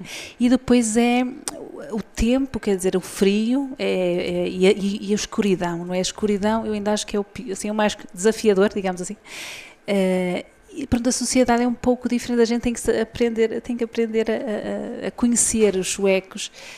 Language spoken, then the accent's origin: Portuguese; Portugal; now in Sweden; nós portugueses, eu costumo dizer, olha, o meu sangue não me ajuda neste aspecto